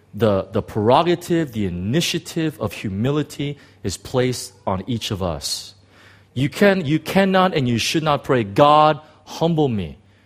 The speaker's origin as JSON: {"language": "English", "country": "United States", "tie": "born or raised there", "lives_now": "Hong Kong", "said": "I'm thankful to the Lord for being in these people groups and growing up in the United States and these type of things."}